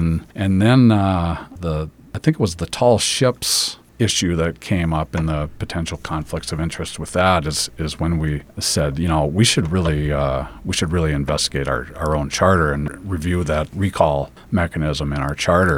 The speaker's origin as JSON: {"language": "English", "town": "Two Harbors", "region": "Minnesota", "country": "United States", "said": "They'd see I'm from Two Harbors and I'd get comments like, oh, we love Two Harbors and oh, and you get to live there"}